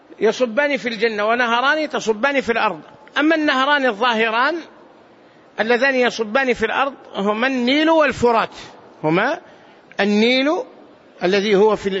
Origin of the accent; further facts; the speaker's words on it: Hejaz, Saudi Arabia; يكثر هذا الشجر عندنا في الحجاز،